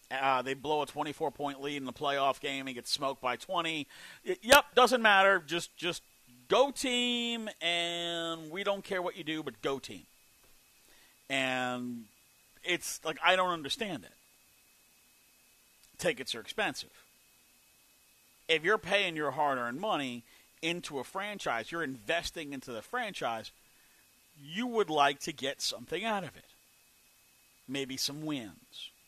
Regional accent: New York, United States; I grew up in New York. When I grew up, they were my team, but they were owned by Paramount.

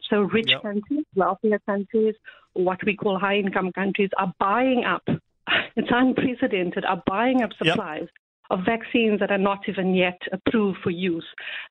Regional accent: South Africa; I can't hold anybody there to account as a South African citizen.

